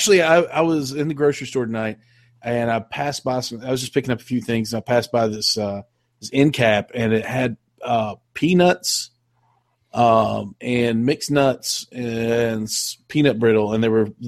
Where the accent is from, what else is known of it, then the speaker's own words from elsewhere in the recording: West Virginia, United States; I'm from Logan County, West Virginia.